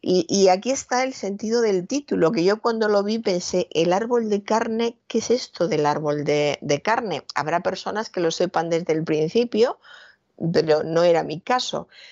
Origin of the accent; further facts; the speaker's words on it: Toledo, Castilla-La Mancha, Spain; Yo soy de Toledo, que es un lugar muy especial